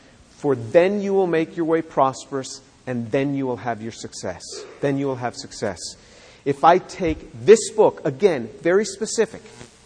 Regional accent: Manhattan, New York, United States; born there; I was born in Manhattan, New York. I got saved at the age of 18. I come from a Jewish home.

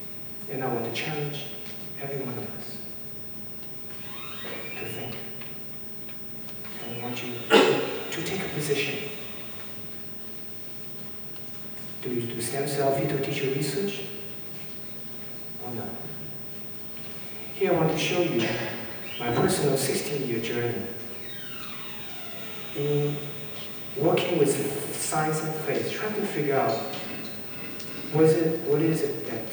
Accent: China; English is a second language; moved away; my story growing up in China, suffering through poverty and deprivation of all opportunity at a young age, and coming to this country appreciating the opportunity to study.

